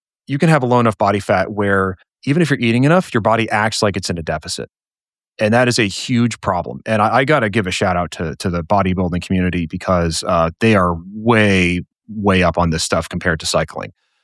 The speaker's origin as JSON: {"language": "English", "town": "Boston", "region": "Massachusetts", "country": "United States", "lives_now": "Asheville, United States", "said": "So I'm originally from Boston. I currently live in Asheville, North Carolina."}